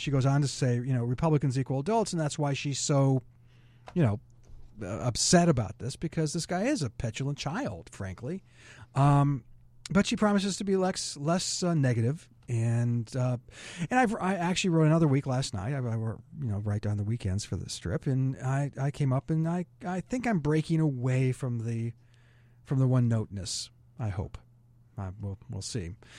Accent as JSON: {"language": "English", "town": "San Diego", "region": "California", "country": "United States", "also_born_or_lived": "Arizona", "said": "I'm from San Diego."}